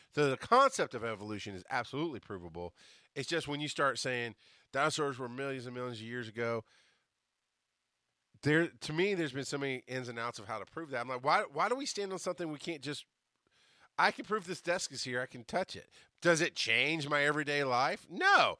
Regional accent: the South, United States; He was a New Englander, and I'm a Southerner.

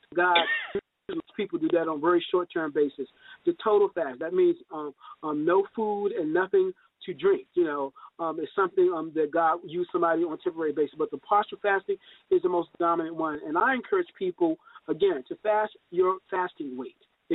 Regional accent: the South, United States; Because for me, being raised a Southerner, food was a way that I said I love you.

